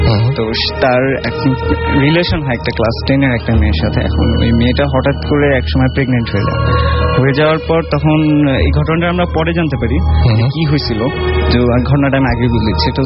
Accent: Chittagong, Chattogram Division, Bangladesh; আমি চিটং এ যখন ছিলাম তখন স্কুল কলেজ সবকিছু চিটং এ

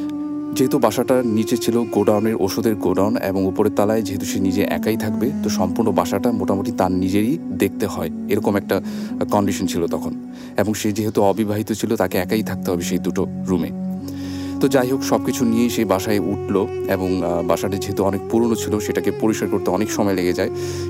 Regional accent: Dhaka, Dhaka Division, Bangladesh; পুরান ঢাকা থেকে এসেছি।

